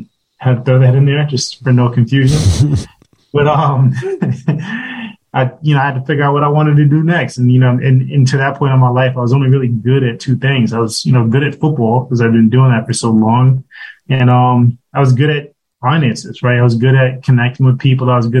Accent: Brooklyn, New York, United States; Yeah, so I'm actually from Brooklyn. I grew up in Brooklyn, played football growing up

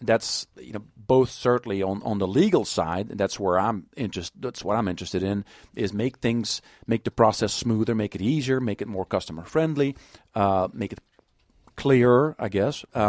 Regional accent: Belgium; now in United States; certainly I came here from Belgium, you know, back in the 70s and just fell in love with the place

